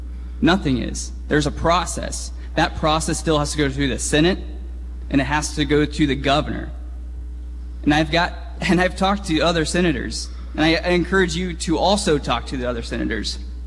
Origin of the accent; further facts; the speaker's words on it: Arlington, United States; I grew up in Arlington. I'm a proud Arlington Red Devil.